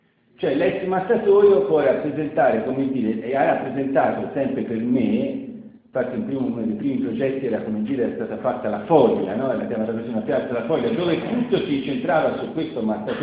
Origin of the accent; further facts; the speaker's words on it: Lucca, Tuscany, Italy; io sono lucchese, sono toscano